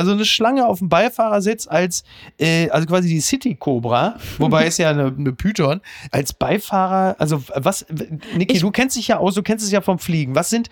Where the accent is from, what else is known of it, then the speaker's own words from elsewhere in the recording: North Rhine-Westphalia, Germany; Ich komme aus dem Ruhrgebiet.